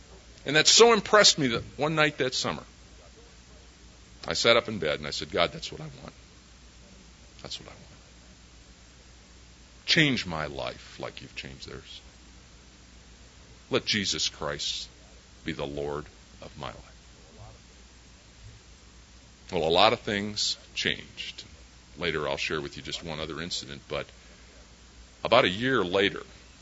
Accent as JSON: {"language": "English", "town": "Rockford", "region": "Illinois", "country": "United States", "tie": "born or raised there", "said": "that summer I went home to Rockford, Illinois, my hometown"}